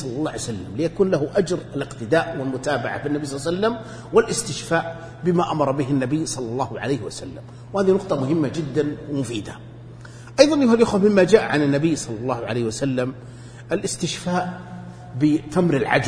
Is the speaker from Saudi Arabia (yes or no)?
yes; Najd, Saudi Arabia; أو بالسلج عندنا في نجد